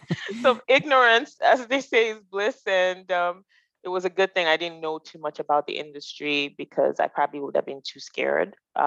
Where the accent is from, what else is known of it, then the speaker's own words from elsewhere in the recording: Lagos, Nigeria; moved away as an adult; now in Canada; So I am from Lagos, Nigeria. Nigeria is a country in West Africa. Right. And it's, you know, just on Lagos, it's on the Atlantic. So I grew up, you know, going to the beach on holidays, and I'm a city girl.